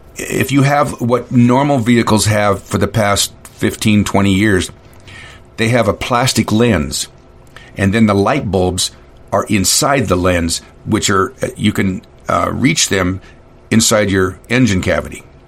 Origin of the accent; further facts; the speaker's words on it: California, United States; also born or lived in Sacramento; We lived in Sacramento and we drove up here. Driving a one-ton van. And what do I know? I'm an idiot from California.